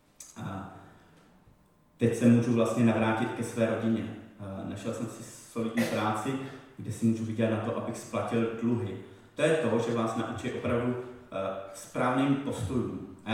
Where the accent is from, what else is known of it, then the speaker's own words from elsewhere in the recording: Teplice, Ústí nad Labem Region, Czechia; pocházím z Teplic, je mi 38.